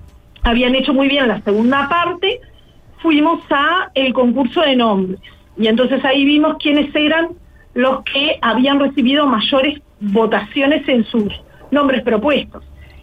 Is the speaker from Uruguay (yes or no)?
yes; Sauce, Canelones, Uruguay; yo soy oriunda de Sauce, trabajo en Toledo, pero vivo en Sauce